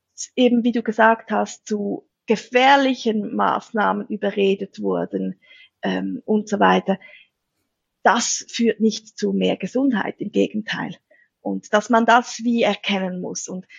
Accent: Switzerland; ich bin halt Schweizerin, ich bin hier aufgewachsen, ich bin hetero, cisgendered Frau

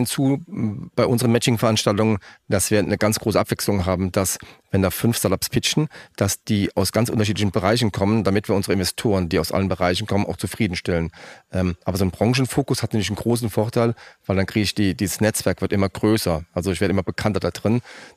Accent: Vallendar, Rhineland-Palatinate, Germany; Ich komme aus Fallen da, kleiner Ort, und da ist die Wissenschaftliche Hochschule für Unternehmensführung.

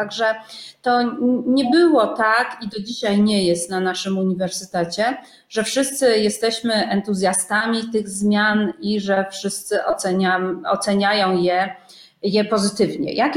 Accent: Poznań, Greater Poland Voivodeship, Poland; ja jestem urodzoną poznanianką i mocno się identyfikuję z tym pracowitym etosem Wielkopolski, Cegielskim i tak dalej, bazarem poznańskim.

